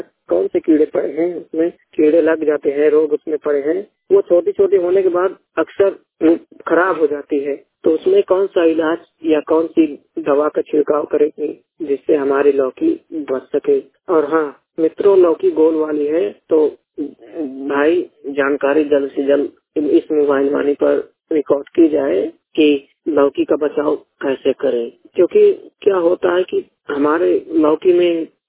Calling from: Kaushambi, Uttar Pradesh, India; जिला कौशाम्बे उत्तर प्रदेश से बात कर रहा हूं।

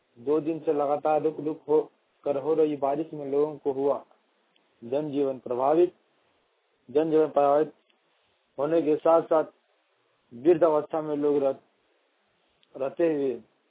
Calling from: Koderma, Jharkhand, India; मैं जाने कोडरमा से हूँ, झारखंड

